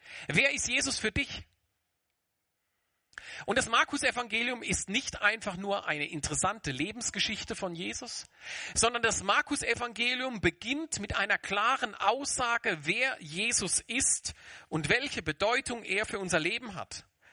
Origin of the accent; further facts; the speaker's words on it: Germany; now in Switzerland; ich komme aus der Schweiz, ursprünglich aus Deutschland, aber ich lebe jetzt in der Schweiz.